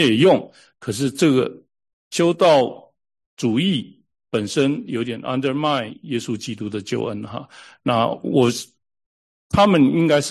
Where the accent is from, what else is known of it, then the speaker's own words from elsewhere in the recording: China; 他们都知道我是基督徒，他们知道我两个，一个知道我是基督徒，一个是我知道我是中国人